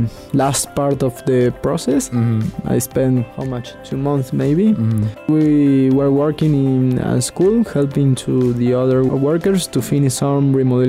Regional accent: Argentina; English is a second language; I grew up in Argentina, in a Western country, and it's really different.

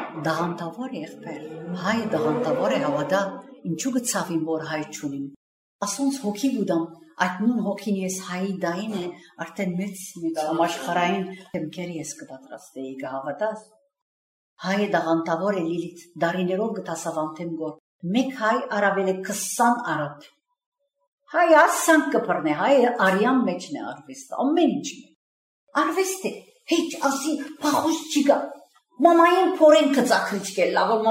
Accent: Syria; ես արաբ սիրիացի եմ, բայց ես հայ եմ, հայ։ Հայ եմ։

